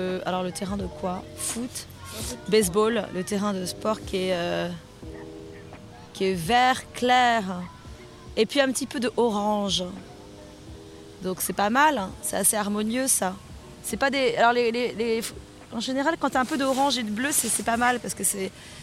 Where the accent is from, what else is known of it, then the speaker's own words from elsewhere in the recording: France; now in United States; En tant que bonne française, j'ai mis du temps.